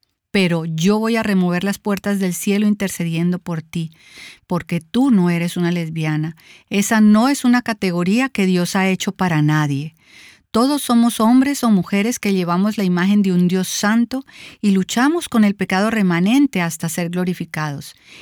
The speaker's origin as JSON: {"language": "Spanish", "region": "North Carolina", "country": "United States", "said": "Yo soy de Carolina del Norte, Cámara de Representantes 2."}